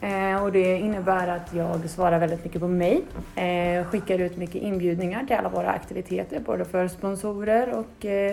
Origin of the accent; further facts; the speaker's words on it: Uppsala, Uppsala County, Sweden; moved away; Jag är från Uppsala och har nu bott här i snart 7 år i sommar.